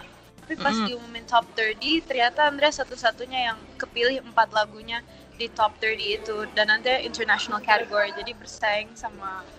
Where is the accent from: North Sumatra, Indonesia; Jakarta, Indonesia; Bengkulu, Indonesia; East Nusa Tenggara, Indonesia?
Jakarta, Indonesia; Umurku 18 tahun, aku dari Jakarta, Indonesia.